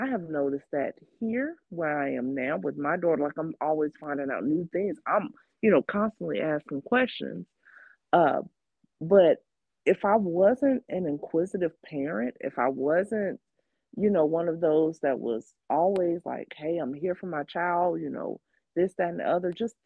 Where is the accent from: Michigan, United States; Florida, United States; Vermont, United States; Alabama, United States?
Florida, United States; now in Tennessee, United States; I'm not from, you know, Tennessee originally. I'm from Florida.